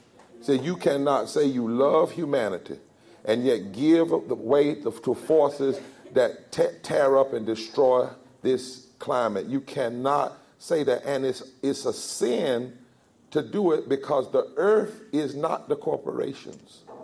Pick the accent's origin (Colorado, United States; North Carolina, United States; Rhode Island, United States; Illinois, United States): North Carolina, United States; My daddy grew up, because I'm from Eastern North Carolina, where there was a company called Weyerhaeuser.